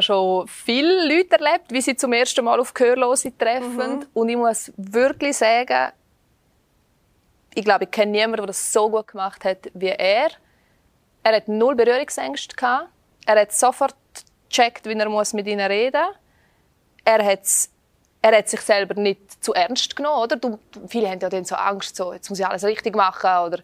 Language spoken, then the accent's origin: German; Ardez, Graubünden, Switzerland; ich bin in Ardez im Unterengadin aufgewachsen und habe eine Lehrstelle in Chur gekriegt. Und ich habe mit 16 sowieso gemeint, ich sei erwachsen.